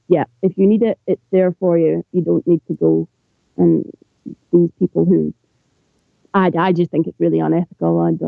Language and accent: English; Scotland, United Kingdom; and I am Scottish, so I will really try not to swear here.